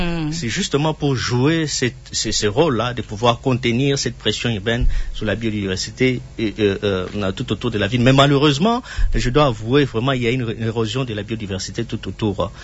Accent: Kinshasa, DR Congo; à l'époque, moi j'étais encore trop jeune, je suis natif de Kinshasa

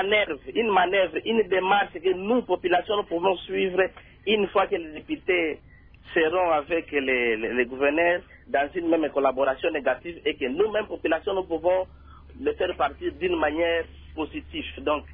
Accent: Maniema, DR Congo; chez nous au Maniema. Nous sommes au Maniema

